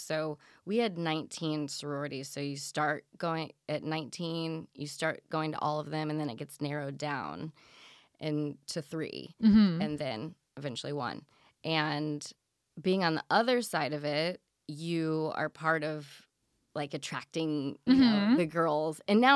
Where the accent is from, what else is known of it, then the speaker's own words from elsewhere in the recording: Indianapolis, Indiana, United States; Indianapolis.